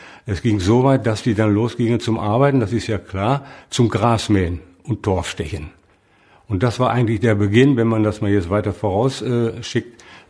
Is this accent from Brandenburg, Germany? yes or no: no; Niedernwöhren, Lower Saxony, Germany; wir haben bei uns in Niedernwörum, wo ich herkomme, das ist ein Nachbarort von hier, den ältesten bekannten Heringsfänger